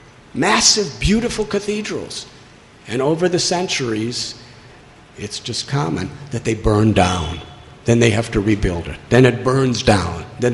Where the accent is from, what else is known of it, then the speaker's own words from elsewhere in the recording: Chicago, Illinois, United States; I'm from Chicago. In the 1800s, there was the Great Chicago Fire.